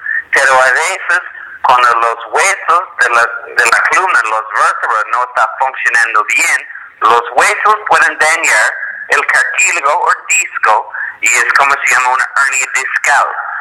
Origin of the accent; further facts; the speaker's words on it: Canada; Spanish is a second language; No, no, soy canadiense del parte inglesa.